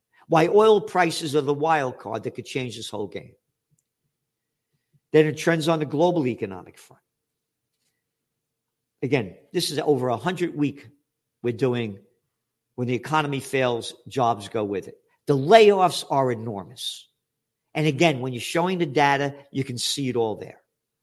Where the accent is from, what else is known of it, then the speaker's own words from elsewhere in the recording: United States; I am an American.